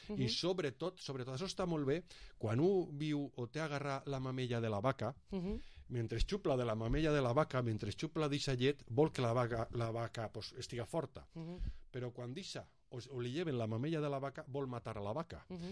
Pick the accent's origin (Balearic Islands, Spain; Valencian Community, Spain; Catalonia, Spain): Valencian Community, Spain; com a valencià i com a espanyol, me preocupa també.